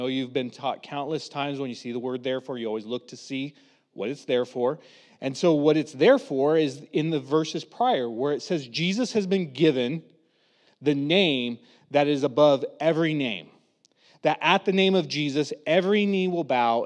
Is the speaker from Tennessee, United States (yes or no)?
no; Reno, Nevada, United States; I'm from Reno, Nevada. I've lived there since, 1991. Love the area.